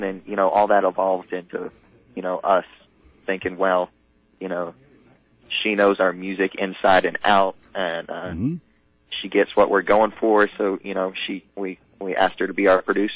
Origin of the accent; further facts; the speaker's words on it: Deep Gap, North Carolina, United States; We're from Deep Gap, North Carolina.